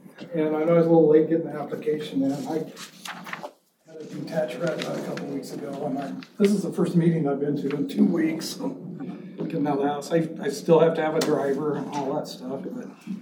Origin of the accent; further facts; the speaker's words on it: Wilder, Idaho, United States; I am from Canyon County, approaching almost 70 years living here, which is hard to believe, but I grew up out of Wilder on a dairy farm